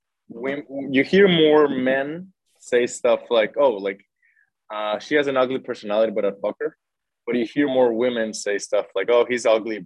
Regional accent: Guatemala; English is a second language; now in Austin, United States; So the reason why I came to Austin from Guatemala is that I wanted like better competition.

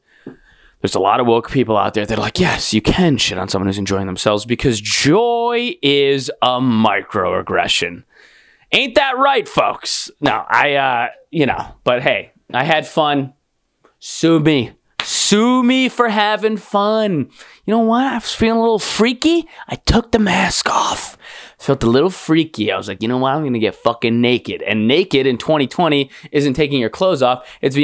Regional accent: Buffalo, New York, United States; because I'm from Buffalo, which is a white trash area

